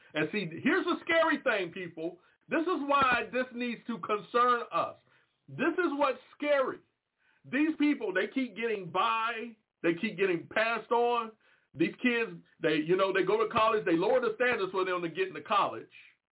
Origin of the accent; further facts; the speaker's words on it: Washington, District of Columbia, United States; Now, when I grew up in Washington, D.C., one of the things I didn't like about D.C. was how run down the place looked.